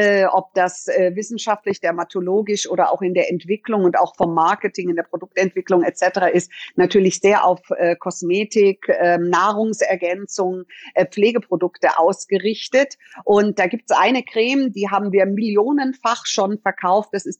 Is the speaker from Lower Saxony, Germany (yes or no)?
no; Munich, Bavaria, Germany; born there; wieder zurück nach München, meine Geburtsstadt.